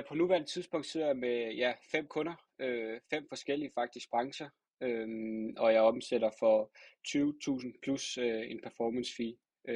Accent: Slagelse, Zealand, Denmark; jeg er 23 år gammel, og jeg kommer fra Slagelse.

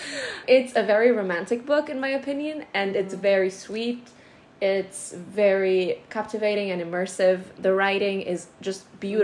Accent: Greece; English is a second language; growing up in Greece, I am very familiar with Greek mythology.

